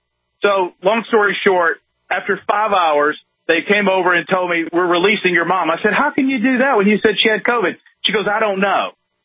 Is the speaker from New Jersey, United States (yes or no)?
no; Memphis, Tennessee, United States; No, I'm from Tennessee, actually from Memphis.